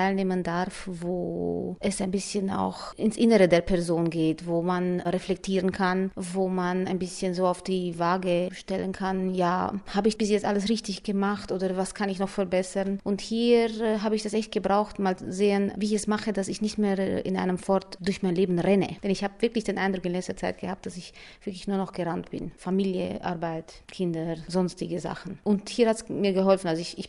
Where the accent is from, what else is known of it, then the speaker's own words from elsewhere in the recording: Brașov, Brașov County, Romania; Ich komme aus Kronstadt